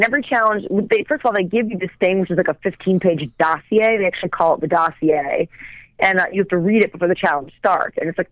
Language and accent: English; New York, United States; also born or lived in Arizona; now in Los Angeles, United States; I have been in Los Angeles for about 3 years. I moved here from Arizona, and I'm from New York.